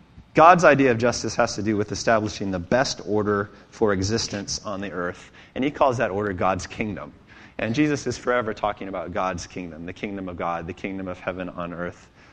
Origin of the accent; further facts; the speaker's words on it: United States; So, you know, as an American, maybe we don't think about a just system.